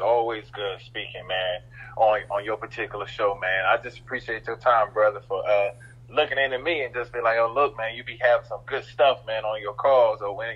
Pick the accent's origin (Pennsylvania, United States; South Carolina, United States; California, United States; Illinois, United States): South Carolina, United States; Columbia; Where I grew up at on North Main, right here in Columbia, South Carolina, an African-American male, I was like, you got the wrong person.